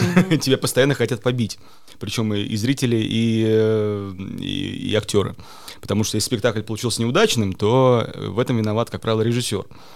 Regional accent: Kohtla-Järve, Ida-Viru County, Estonia; also born or lived in Narva / Russia; я вырос, я и родился в Нарве, и вырос в Кохлоярве, потом уже уехал отсюда и жил в России, потом вернулся, потом уехал, потом вернулся.

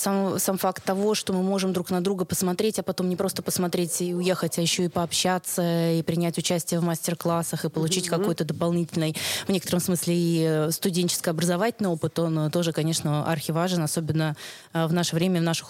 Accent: Tallinn, Harju County, Estonia; мы из Таллина приехали, и все-таки это учебный период, то мы не смогли приехать на весь фестиваль.

